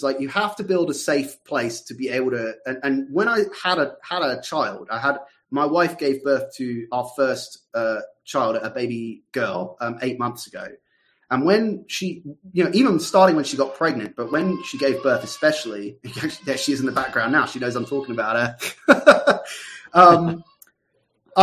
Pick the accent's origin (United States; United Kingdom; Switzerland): United Kingdom; South East England; I came from England. I grew up in Surrey, in southeast England. I went to a grammar school there and everything.